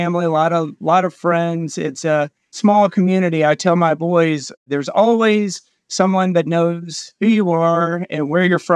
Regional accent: Georgia, United States; I was born and raised in the Golden Isles. I live on St. Simon's Island. Actually, my family is four generations in this area.

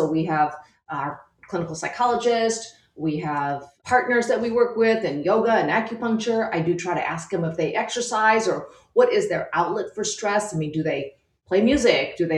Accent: Midwest, United States; But I am originally from the Midwest, so that's why I'm back in the Chicagoland area.

